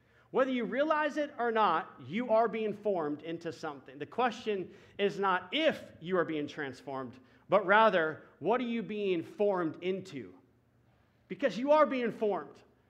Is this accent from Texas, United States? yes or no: yes; Dallas, Texas, United States; I was born and raised in Dallas. Should have been a Cowboys fan.